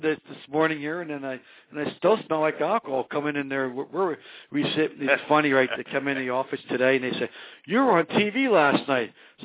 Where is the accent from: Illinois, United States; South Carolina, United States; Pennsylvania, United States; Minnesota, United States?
Pennsylvania, United States; Philadelphia; now in Tampa, United States; because we're born and raised in Philadelphia. Tampa Bay's our baseball team here.